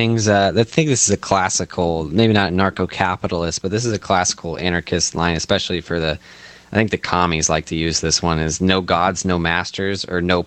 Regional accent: United States; I'm an American and I don't really believe in government, but and I'm not Christian either.

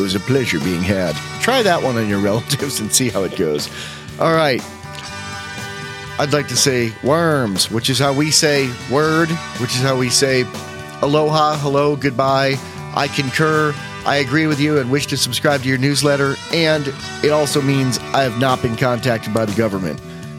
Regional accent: Wyoming, United States; I'm from Wyoming. We don't have a team.

